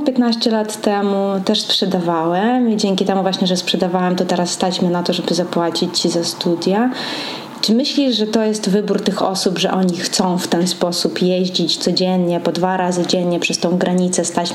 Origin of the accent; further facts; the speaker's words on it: Ukraine; jako Ukrainka przede wszystkim zwracam uwagę na to stanowisko zerowe